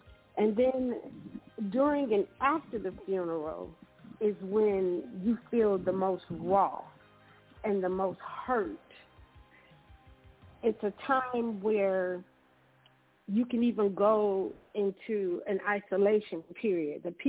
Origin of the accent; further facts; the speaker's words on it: Saginaw, Michigan, United States; I grew up inner city in Saginaw, Michigan.